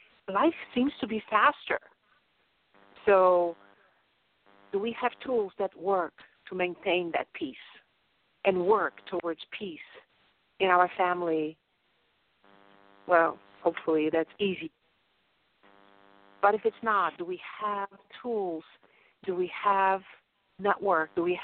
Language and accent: English; Poland; English is a second language; now in United States; even Poland is mentioned, which is my home country.